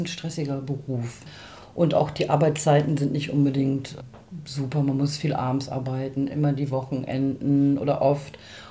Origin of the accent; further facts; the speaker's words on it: Osnabrück, Lower Saxony, Germany; now in Berlin, Germany; Ich wohne seit 23 Jahren in Berlin. Ich komme ursprünglich aus Osnabrück, dem schönen Osnabrück, genau.